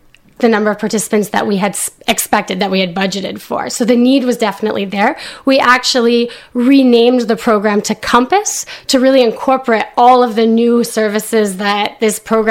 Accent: Stanstead, Quebec, Canada; I did. And I'm even from Stanstead.

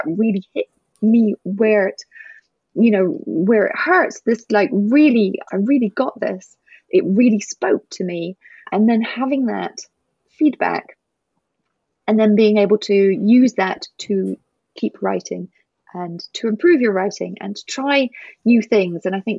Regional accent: Scotland, United Kingdom; moved away as an adult; also born or lived in England; now in Canada; So originally I'm from Scotland, and then I lived in England for a while, but we moved, me and my husband and two kids, we arrived nearly 6 years ago into the Eastern Townships.

